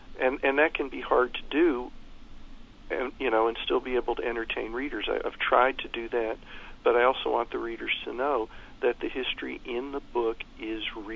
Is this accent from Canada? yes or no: no; United States; I grew up in America in the 1950s and 60s, and the ubiquitous cowboy shows on TV.